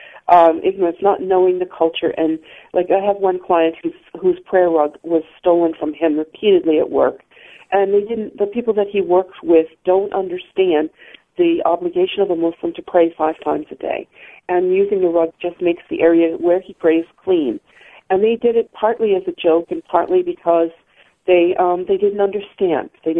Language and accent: English; New Hampshire, United States; now in Iowa, United States; I was raised in New Hampshire primarily my formative years, but I'm from the East Coast up and down. My dad was in the military. And what brought me to Iowa was my husband's job.